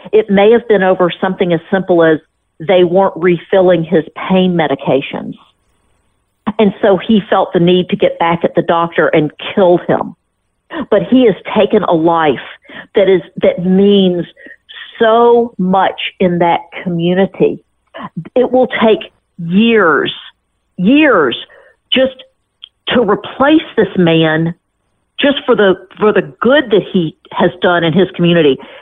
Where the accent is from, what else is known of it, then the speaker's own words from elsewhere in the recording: Memphis, Tennessee, United States; I'm from Memphis, and Campbell's Clinic was in part of my training.